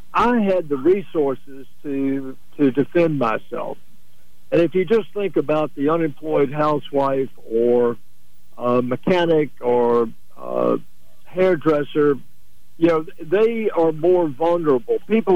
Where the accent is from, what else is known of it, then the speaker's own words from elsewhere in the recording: Mobile, Alabama, United States; I tell about my life, how I grew up in Mobile, and how I became the person that I am